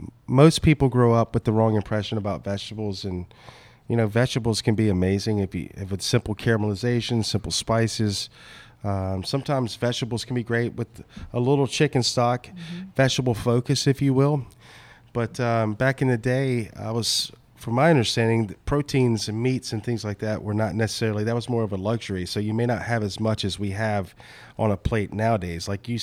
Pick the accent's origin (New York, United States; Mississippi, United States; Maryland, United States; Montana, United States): Mississippi, United States; And, you know, I grew up in Mississippi, about 2 hours north of New Orleans, but my parents always made me understand what it was like to sit in a nice restaurant.